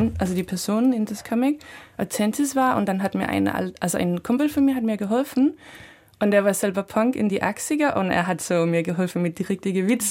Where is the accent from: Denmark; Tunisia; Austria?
Denmark; born there; German is a second language; Und ich denke, ich bin in die 80er geboren in Dänemark.